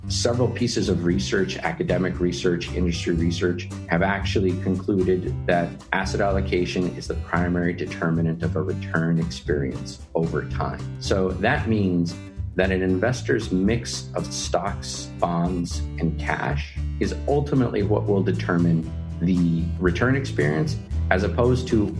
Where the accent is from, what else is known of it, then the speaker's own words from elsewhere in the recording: Texas, United States; So I really, really, really enjoy that part about being a Texan.